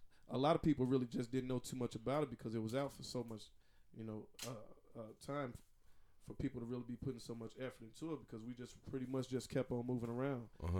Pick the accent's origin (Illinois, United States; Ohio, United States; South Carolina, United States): Illinois, United States; Rockford; now in Kansas City, United States; I'm from Rockford, Illinois. I've been in Kansas City for over 15 years.